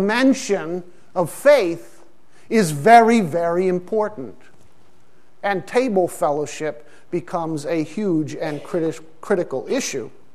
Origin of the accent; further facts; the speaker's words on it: Pakistan; When I grew up in Pakistan as a child, we used to go into people's homes